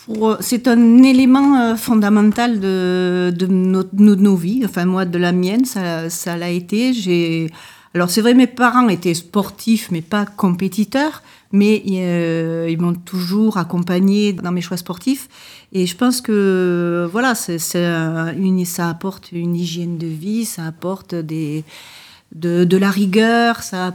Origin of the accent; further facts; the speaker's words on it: Vallon-Pont-d'Arc, Auvergne-Rhône-Alpes, France; puisque je suis de Vallon-Pont d'Arc.